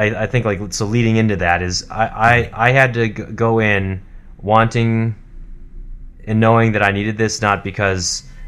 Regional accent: Wisconsin, United States; I think, you know, growing up in Wisconsin, it's very normal to have a beer at lunch.

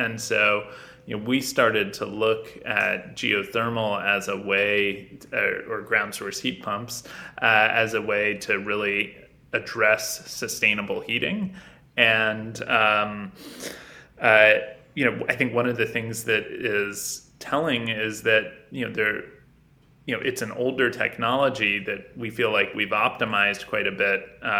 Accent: Washington, District of Columbia, United States; I grew up in Washington, D.C., where I am now, and am the child of two bona fide do-gooders.

